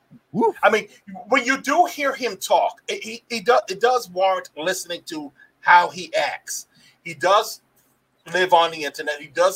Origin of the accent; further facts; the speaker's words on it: Somerset, New Jersey, United States; And he went to my hometown, Somerset, New Jersey.